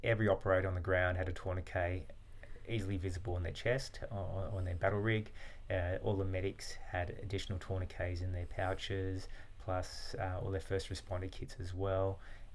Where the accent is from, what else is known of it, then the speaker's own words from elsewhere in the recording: Nowra, New South Wales, Australia; I'm a kid from Nowra, who did nursing at Wollongong